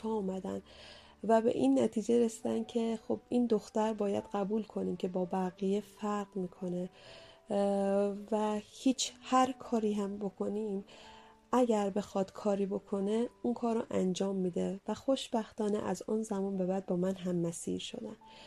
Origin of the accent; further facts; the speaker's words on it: northern Iran, Iran; چون من اصالتا شمالی هستم،